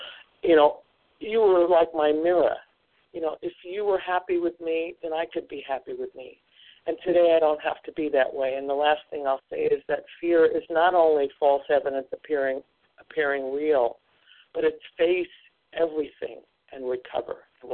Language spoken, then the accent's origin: English; Iowa, United States; I'm from Iowa, and I am a grateful recovered compulsive overeater.